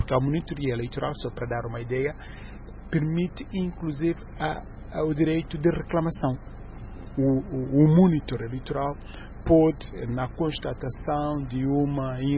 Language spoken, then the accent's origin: Portuguese; Angola; Como angolano e como membro de uma organização não governamental sediada em Angola.